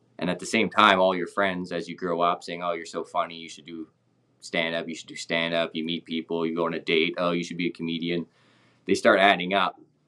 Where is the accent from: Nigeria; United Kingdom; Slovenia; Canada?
Canada; Calgary, Alberta; Yeah, I'm from Calgary, and I started comedy because I was in radio